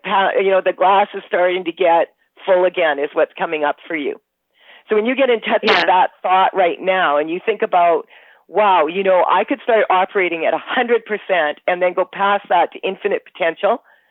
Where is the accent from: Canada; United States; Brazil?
Canada; because I'm Canadian